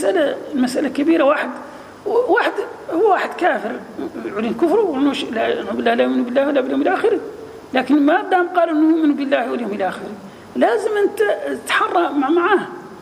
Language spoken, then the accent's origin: Arabic; Egypt; مثلا نحن عندنا في مصر